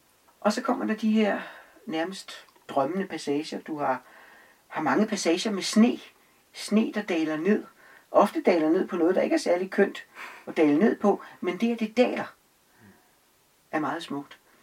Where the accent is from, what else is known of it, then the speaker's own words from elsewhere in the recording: Holbæk, Zealand, Denmark; Men jeg kommer fra Holbæk, og de siger, at jamen, ungdomsoprøret, det nåede aldrig til Holbæk.